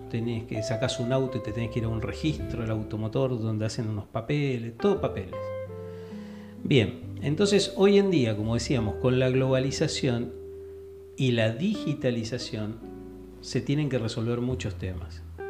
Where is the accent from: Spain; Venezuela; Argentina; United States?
Argentina; born there; Nosotros nacimos acá en Argentina